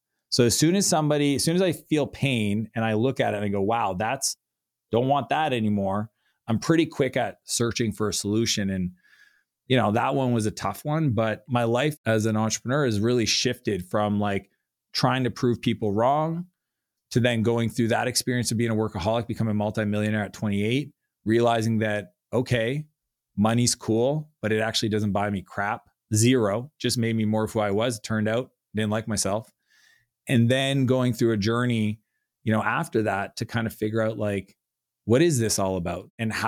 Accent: Canada; now in San Francisco, United States; I'm from Canada. And I end up in San Francisco and I just fall in love with the city.

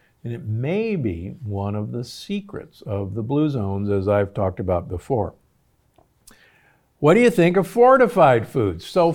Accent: Omaha, Nebraska, United States; I grew up in Omaha, Nebraska

